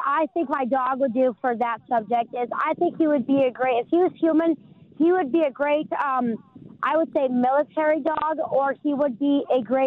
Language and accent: English; Tucson, Arizona, United States; well, I'm not from Michigan. I'm from Arizona. That's actually where I'm originally from. I'm from Tucson, Arizona.